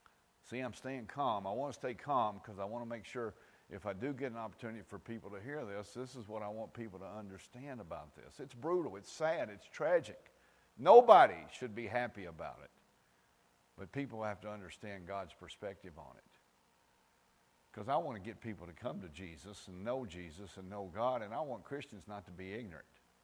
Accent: Kentucky, United States; Where I grew up in Marion County, we have some of the worst roads in the United States. The roads in Kentucky are some of the worst in the world.

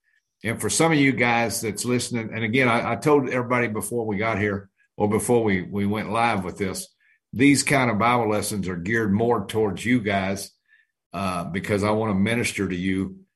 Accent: Kentucky, United States; I'm far more educated because I'm from Kentucky

